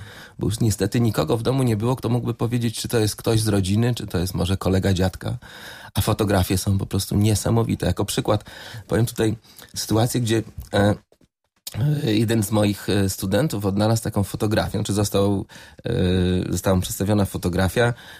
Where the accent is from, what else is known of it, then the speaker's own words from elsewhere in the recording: Bydgoszcz, Kuyavian-Pomeranian Voivodeship, Poland; jestem mieszczuchem, urodziłem się w Bydgoszczy, mieszkam tu 45 lat